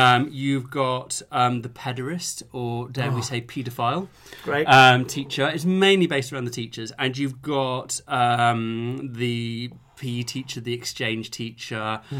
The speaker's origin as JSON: {"language": "English", "town": "Nottingham", "region": "East Midlands", "country": "United Kingdom", "said": "But it was shot in Nottingham, and I'm from Nottingham."}